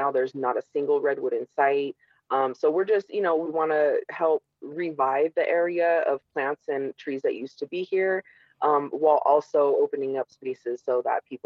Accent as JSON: {"language": "English", "region": "California", "country": "United States", "said": "So, like, I came from California."}